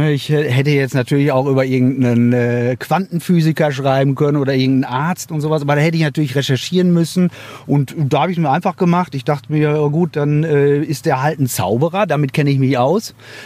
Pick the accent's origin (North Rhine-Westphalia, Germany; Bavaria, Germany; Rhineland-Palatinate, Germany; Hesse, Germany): North Rhine-Westphalia, Germany; Hamm; Wo kommst du her? Aus Hamm.